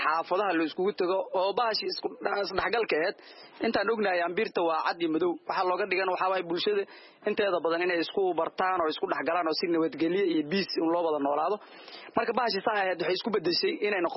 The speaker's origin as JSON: {"language": "Somali", "town": "Labasiigaale", "region": "Garissa County", "country": "Kenya", "said": "waxaan ka soo jeedaa Labasiigaale location number 29 ward Dadab sub count"}